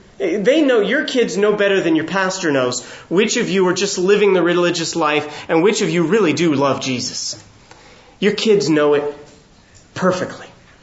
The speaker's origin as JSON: {"language": "English", "region": "California", "country": "United States", "said": "I'm from California. I rebel against everything."}